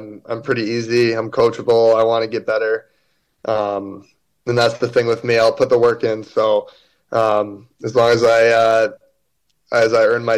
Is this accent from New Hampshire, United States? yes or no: yes; New Hampshire, United States; Yeah, I'm in New Hampshire in the summers. I'm right on the border of New Hampshire and Mass. I grew up in New Hampshire.